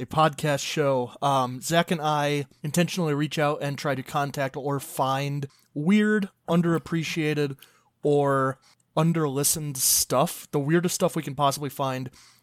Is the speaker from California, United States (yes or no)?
no; Ohio, United States; I grew up in Northwest Ohio, and we had an F-150, and we used it to haul stuff when we would go on trips and stuff like that.